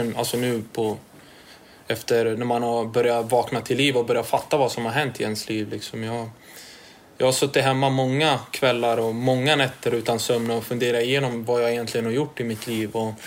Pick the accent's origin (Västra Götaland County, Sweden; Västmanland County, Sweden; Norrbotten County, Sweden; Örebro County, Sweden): Örebro County, Sweden; Örebro; på grusplaner i Vivalla och Boronbacken där jag är ifrån.